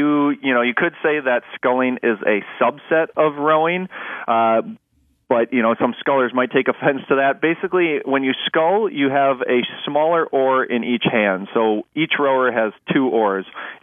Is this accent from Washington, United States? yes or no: no; Milwaukee, Wisconsin, United States; And so when I was growing up in Milwaukee, there was a club that was relatively small at the time